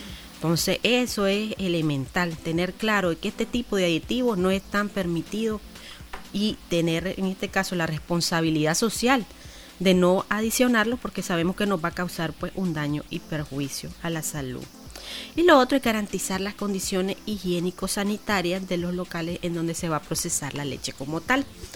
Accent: Nicaragua; es algo que nosotros pues como nicaragüenses eventualmente pues olvidamos

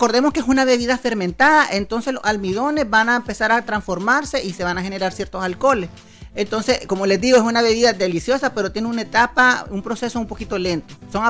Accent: Nicaragua; nosotros como nicaragüenses, como protagonistas de nuestra historia, debemos rescatar estas tradiciones

